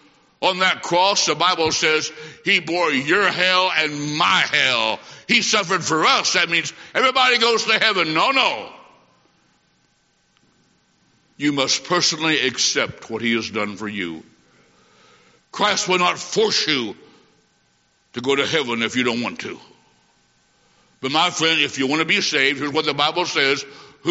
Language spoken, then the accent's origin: English; Macomb, Illinois, United States; I grew up in Macomb, Illinois, just out of a little town called Chester, just down the road.